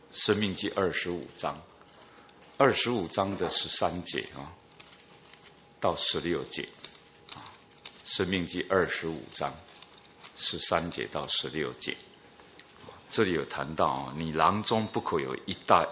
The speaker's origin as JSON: {"language": "Chinese", "country": "Taiwan", "said": "就像我们台湾人哦，以前哈，我们用那个秤哈在称东西"}